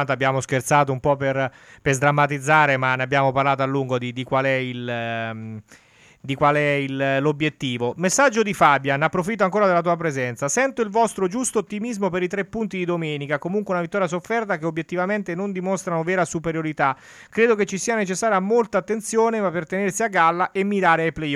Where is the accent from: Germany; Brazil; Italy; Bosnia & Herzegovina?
Italy; Montefano, Marche; Salve, io sono di Montefano